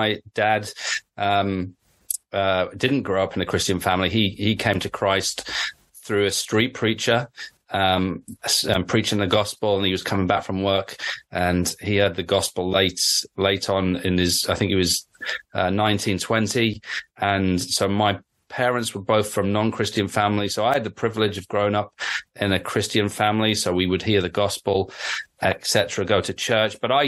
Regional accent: North East England, United Kingdom; also born or lived in London; As you can tell, my accent's sort of hard to guess sometimes. I grew up in the Northeast, and then my dad actually got a job as a pastor down in the South in London. So sometimes my accent varies between the North and the South

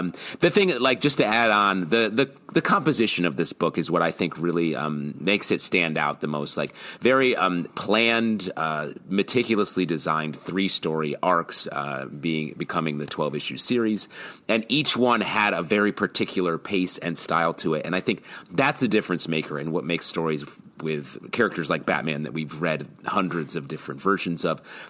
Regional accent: New York City, New York, United States; I live on the Kill Train. I'm a New Yorker, Every day I get on the subway

